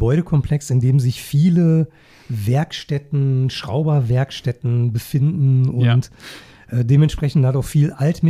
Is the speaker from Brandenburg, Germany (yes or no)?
no; Gelsenkirchen, North Rhine-Westphalia, Germany; auch wenn wir beide mittlerweile außerhalb des Ruhrgebiets wohnen, kommen wir ja beide mitten aus dem Pott, ich aus Gelsenkirchen